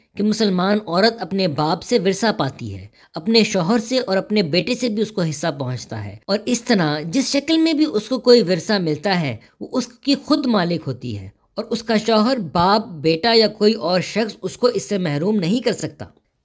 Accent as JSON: {"language": "Urdu", "region": "Delhi", "country": "India", "tie": "born or raised there", "also_born_or_lived": "Hyderabad", "said": "نہیں، میں اصل میں دہلی کا رہنے والا ہوں، اور میں نے تعلیم حیدرآباد دکن میں پائی۔"}